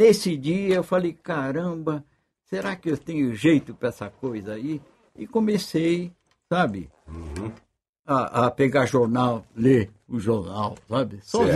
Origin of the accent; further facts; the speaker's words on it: São Paulo, Brazil; born there; Eu nasci em São Paulo.